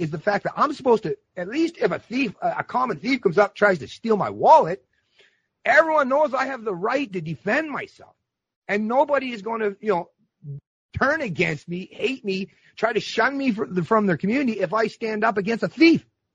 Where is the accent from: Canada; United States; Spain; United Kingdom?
Canada; But I see America as I've always, as a Canadian, especially even once I started driving truck in my mid-20s, I feel like I was I'm an American at heart